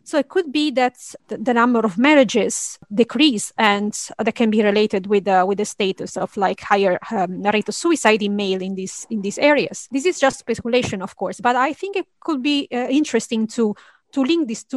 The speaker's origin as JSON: {"language": "English", "country": "Italy", "tie": "born or raised there", "second_language": "English", "said": "If you take my hometown in Italy, the rate of suicide is not that high"}